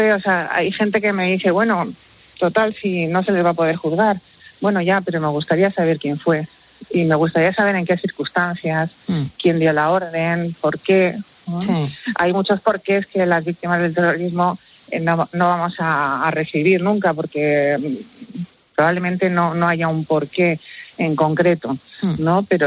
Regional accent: San Sebastián, Basque Country, Spain; Yo soy de San Sebastián

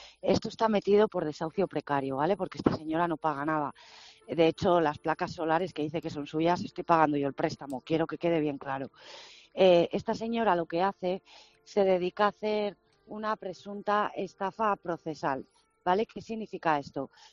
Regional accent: Spain; una ciudadana española, porque soy española

